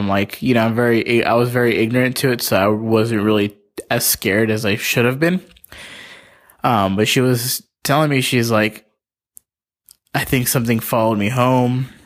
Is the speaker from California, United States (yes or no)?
yes; Palmdale, California, United States; I'm from Palmdale, California.